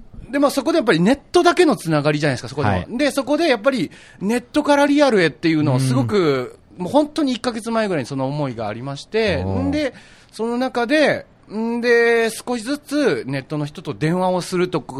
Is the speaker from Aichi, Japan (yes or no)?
yes; Nagoya, Aichi, Japan; 僕は名古屋出身なんですけど